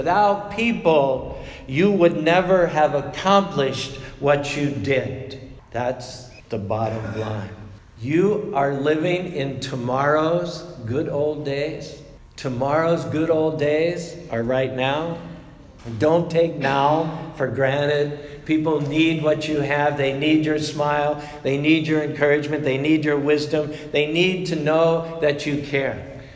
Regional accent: Pennsylvania, United States; Growing up in Pennsylvania, my father always made a point of hugging my mother in front of me and my brother.

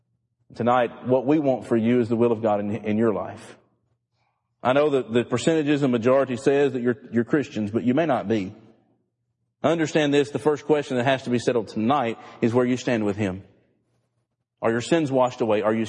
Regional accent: Mississippi, United States; now in Texas, United States; And some of you have learned that I'm from North Mississippi. And why did you move to Texas?

